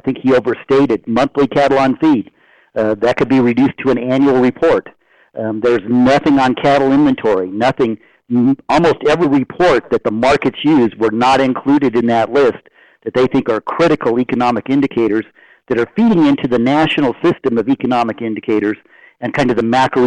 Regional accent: California, United States; Wisconsin, Texas, Louisiana, California, my home state, lost their market news decades ago.

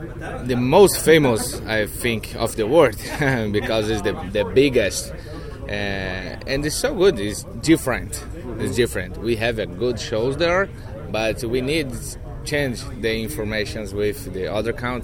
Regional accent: Brazil; I'm from Brazil.

